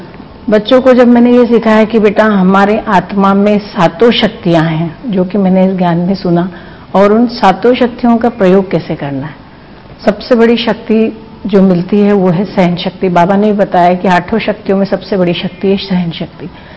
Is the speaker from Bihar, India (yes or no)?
no; Indore, Madhya Pradesh, India; मैं इंदौर से हूँ